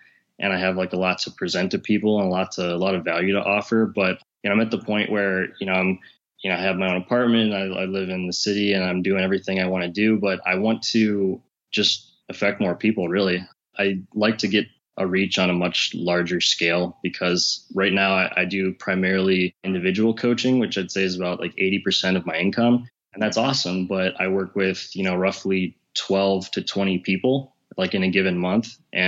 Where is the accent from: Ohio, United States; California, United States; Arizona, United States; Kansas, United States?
Ohio, United States; Cleveland; I'm from Cleveland, Ohio